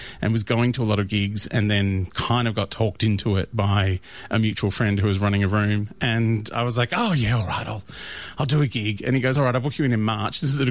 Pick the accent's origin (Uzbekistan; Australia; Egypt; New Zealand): Australia; Brunswick, Victoria; I grew up in Brunswick, which is trendy now, but then was a slum.